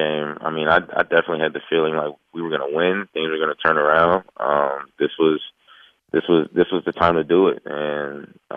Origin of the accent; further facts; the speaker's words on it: Dallas, Texas, United States; Loved every second of it. I'm from Dallas. I loved every second.